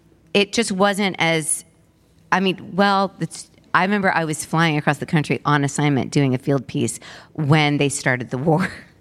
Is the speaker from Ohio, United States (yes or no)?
yes; Ohio, United States; It was hard because I grew up in Ohio.